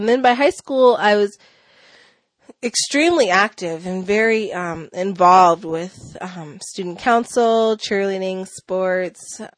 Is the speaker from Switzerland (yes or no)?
no; Willits, California, United States; also born or lived in Bay Area; And I grew up in the Bay Area until I was 9 years old. Then I moved up north to Willits, where I attended Bechtel Grove Middle School in the fourth grade and graduated from Bechtel Grove and went on to Willits High School